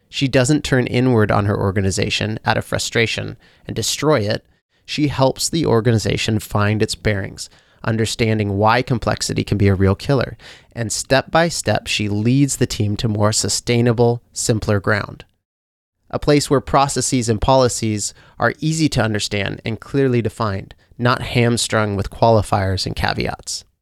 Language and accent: English; United States; As an American, I live in a culture that frequently praises the impulsiveness of inexperience